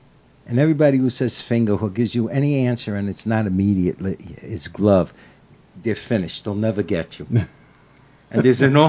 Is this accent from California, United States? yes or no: no; New York City, New York, United States; I'm from Brooklyn, from Bensonhurst, if anybody knows.